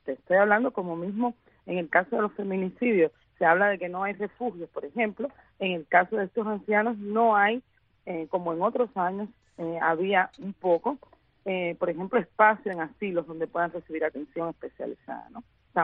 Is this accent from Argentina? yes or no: no; Cuba; moved away; cuando yo salí de Cuba